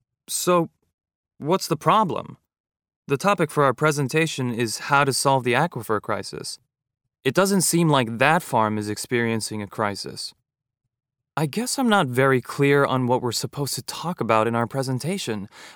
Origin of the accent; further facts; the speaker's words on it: Oklahoma, United States; born there; Really? Where in the West? I was born in Oklahoma.